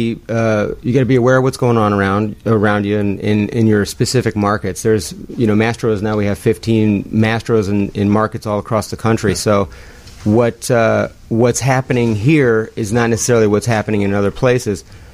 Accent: Chicago, Illinois, United States; I did evolve into that role. I'm from Chicago.

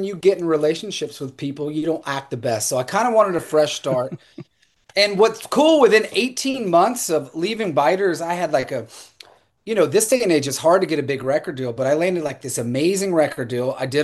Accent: Georgia, United States; where I grew up in rural Georgia, middle Georgia, deep south

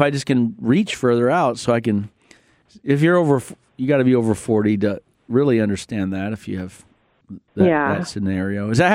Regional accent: Michigan, United States; By the way, I'm from Michigan, and one of the reasons that, you know, you just kind of get in the car and go

